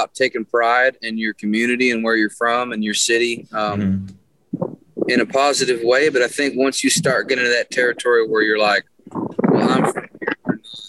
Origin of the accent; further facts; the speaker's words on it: Texas, United States; And I'm from East Texas, so I love East Texas as well. I mean, I love this entire state.